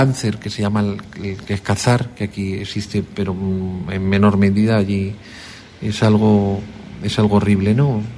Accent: Spain; esa lacra que nosotros como españoles dejamos aquí

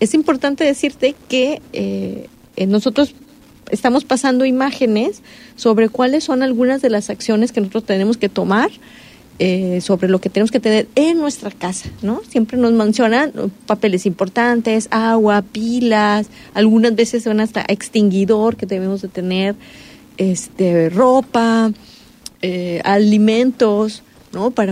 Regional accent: Puerto Vallarta, Jalisco, Mexico; los que somos de Vallarta

